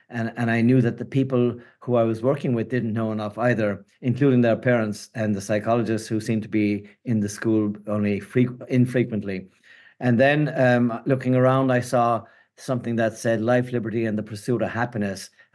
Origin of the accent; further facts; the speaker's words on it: Ireland; accent: Irish; moved away; I'm from Ireland originally. You can tell from my accent. I've been here longer than there, yet the accent stays.